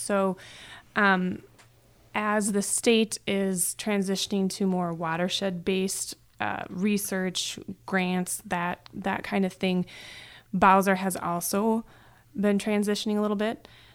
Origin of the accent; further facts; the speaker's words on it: United States; That's right. I grew up down in God's Country, otherwise known as Martin County.